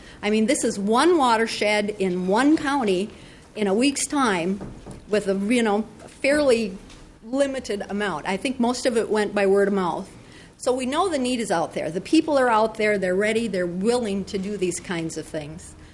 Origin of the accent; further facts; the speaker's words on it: Minnesota, United States; I was raised on the Long Prairie River. I moved away, and now I'm back. My house is on the Long Prairie River again.